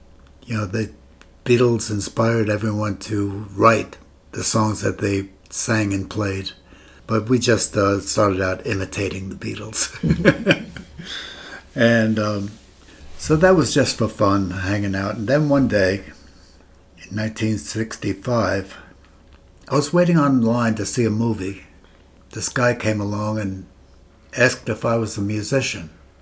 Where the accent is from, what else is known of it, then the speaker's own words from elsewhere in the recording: Brooklyn, New York, United States; born there; I was born in Brooklyn, New York in 1944, which makes me 81.